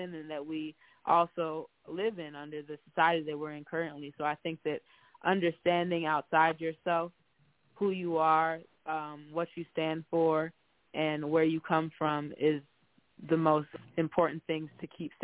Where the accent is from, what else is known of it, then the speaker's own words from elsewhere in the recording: Detroit, Michigan, United States; just growing up in Detroit and spending a lot of time in Detroit as a kid back and forth.